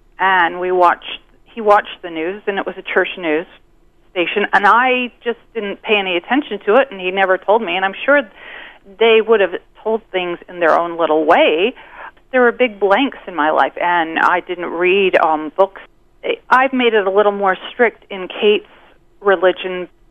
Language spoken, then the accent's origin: English; Utah, United States; I, you know, grew up in Utah in a suburb